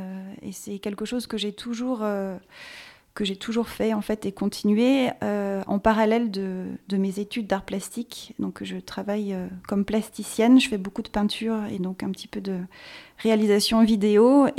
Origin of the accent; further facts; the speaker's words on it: Auvergne-Rhône-Alpes, France; also born or lived in London, United Kingdom / Glasgow, United Kingdom; Je suis originaire de la Loire et j'ai longtemps vécu à l'étranger puisque j'ai passé 15 ans au Royaume-Uni.